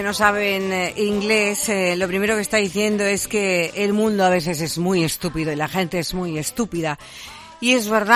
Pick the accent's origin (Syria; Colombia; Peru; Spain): Spain; Seville, Andalusia; Buena gente, gente estupenda, como somos los sevillanos